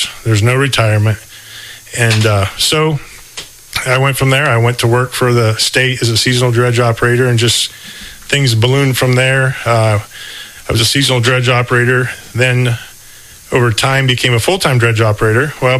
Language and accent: English; Rockford, Ohio, United States; I was born right here in Mercer County. Actually, was born and resided up in the Rockford area for a while.